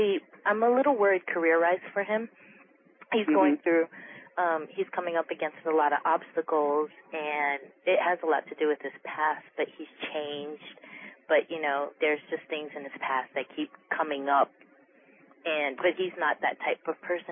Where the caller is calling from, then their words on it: Miami, Florida, United States; I'm calling from Miami.